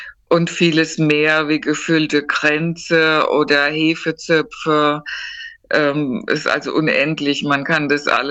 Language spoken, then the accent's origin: German; Rhine, Germany; moved away; Ich bin eine Wasserperson, bin am Rhein in Deutschland groß geworden. Da waren wir sehr oft in meiner Kindheit an den Rheinufern.